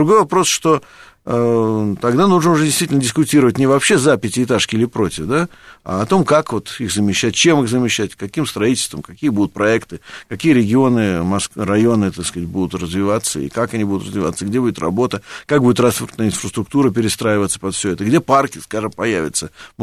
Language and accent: Russian; Moscow, Russia; я просто как москвич об этом говорю